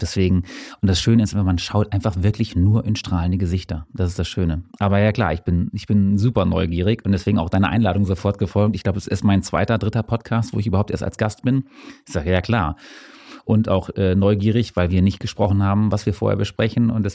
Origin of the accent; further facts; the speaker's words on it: Hamburg, Germany; als Hamburger, die wir uns jetzt hier nur in der Stadt befinden